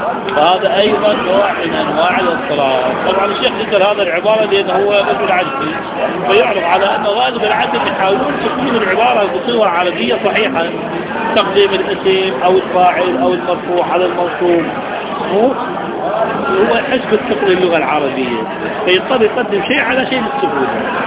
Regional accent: Hillah, Babil, Iraq; سموه عندنا بالحلة أبو الفضائل

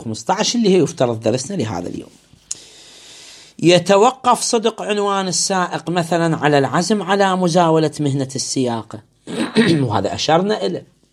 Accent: Iraq; احنا مثلا عندنا في العراق

